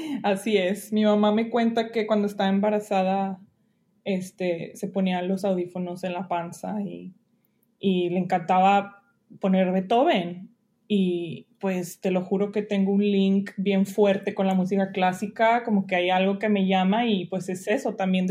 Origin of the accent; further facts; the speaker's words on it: Monterrey, Nuevo León, Mexico; Yo pues soy de Monterrey, pero pues tengo un link muy fuerte con Allende, Montemorelos, que es donde empecé a estudiar música desde chiquita. Después de ahí, pues, me llevó a Monterrey, donde estudié en la Autónoma de Nuevo León